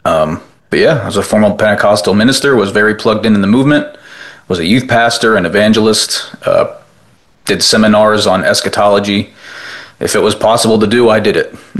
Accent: Pennsylvania, United States; I'm from Pennsylvania, so I know, like, the district, you can only have so many UPC churches within so many miles of one another

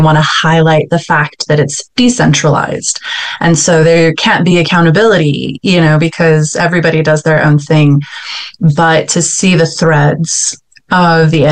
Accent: United States; now in Switzerland; So I am American Swiss. I live in Switzerland with my husband

